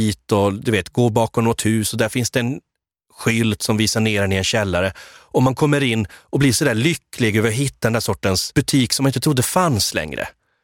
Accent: Gothenburg, Västra Götaland County, Sweden; Du, jag började gå hemma i Göteborg på mina gamla klassiska ställen

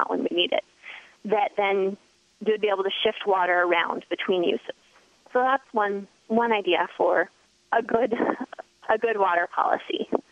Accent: Taos, New Mexico, United States; I know growing up in Taos, if there was a low snow year, we had a lot less people show up.

